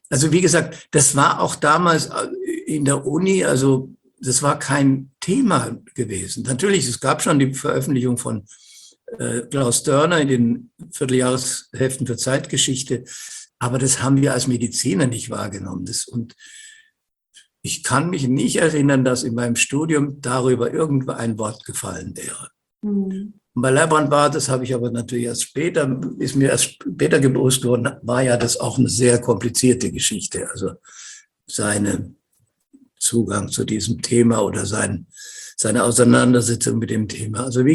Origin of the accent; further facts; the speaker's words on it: Germany; Und wir waren als Deutsche in Polen.